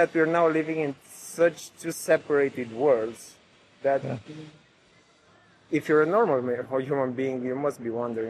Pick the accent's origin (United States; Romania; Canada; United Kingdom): Romania; Cluj-Napoca, Cluj County; No, Cluj. No. Somewhere in the north.